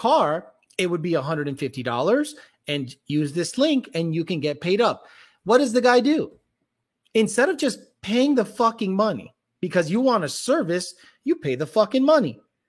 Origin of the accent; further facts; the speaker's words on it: Boston, Massachusetts, United States; born there; called me an immigrant, which I was born in Boston. So I guess Boston is not in the United States.